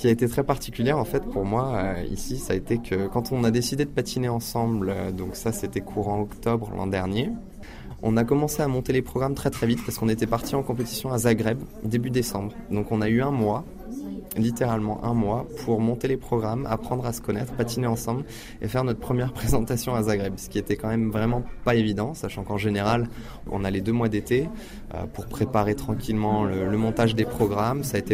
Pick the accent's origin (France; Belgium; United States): France; J'étais pas particulièrement attaché à la France dans le sens où ça me gêne pas du tout de patiner pour un autre pays